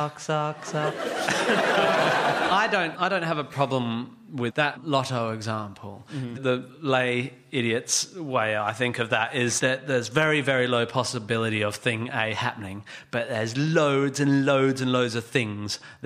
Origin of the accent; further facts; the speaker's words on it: Australia; So I come from Australia.